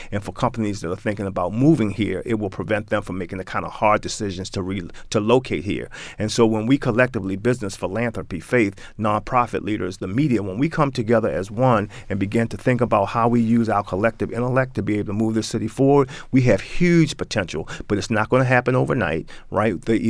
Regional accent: Baltimore, Maryland, United States; You know, I grew up in East Baltimore.

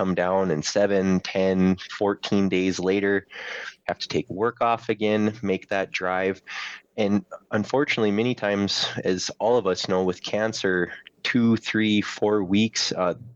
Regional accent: Cavalier, North Dakota, United States; I'm from Cavalier, North Dakota.

